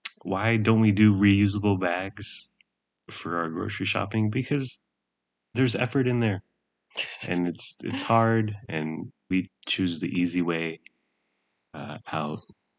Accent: San Diego, California, United States; So I'm from the Tony suburbs in San Diego, and we had a swim and tennis club.

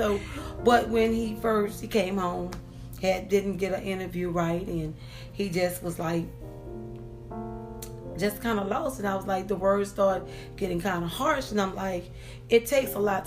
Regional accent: New Orleans, Louisiana, United States; now in Houston, United States; Hi, I'm from New Orleans, Louisiana, and thank you for having me on your podcast.

